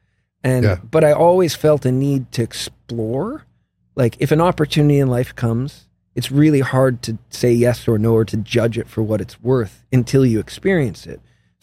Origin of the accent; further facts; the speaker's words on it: Ajax, Ontario, Canada; now in Manhattan, United States; living in this cool apartment in Manhattan. Like I'm from Ajax.